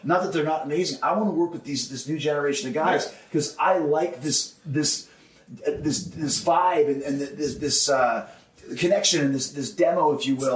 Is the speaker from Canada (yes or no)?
yes; Winnipeg, Manitoba, Canada; I'm from Winnipeg, this small little prairie town.